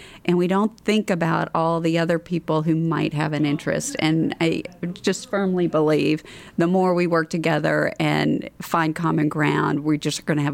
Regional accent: North Carolina, United States; also born or lived in Spain; I was born in Spain, so but Eastern North Carolina.

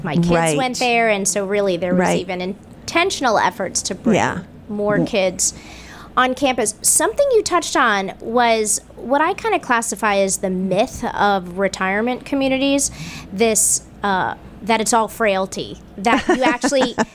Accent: Northeast, United States; What brought a lot of us down here. I'm from the Northeast.

